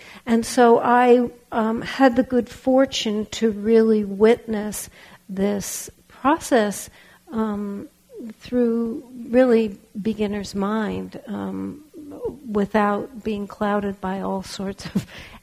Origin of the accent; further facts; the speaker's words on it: Berkeley, California, United States; also born or lived in Los Angeles; I was raised in Los Angeles, but I grew up in Berkeley.